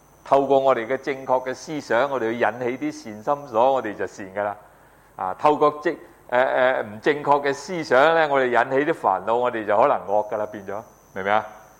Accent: China; 那你说我们中国人呢就比较少有这种看法

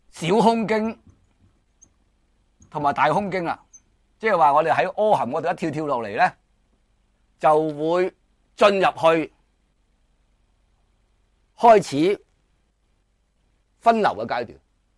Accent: China; 我哋中国人对呢个空嘅理解呢

